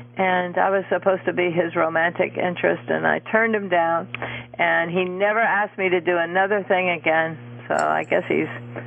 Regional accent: Fort Worth, Texas, United States; I grew up in Fort Worth, Texas. I'm the oldest of five. I have four brothers. And that's where I grew up.

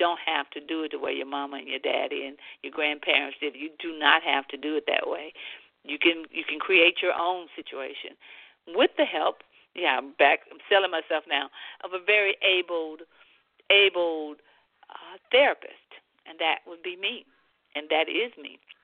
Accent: the South, United States; I am an African American, if you couldn't tell that already, and you probably could tell I'm from the South.

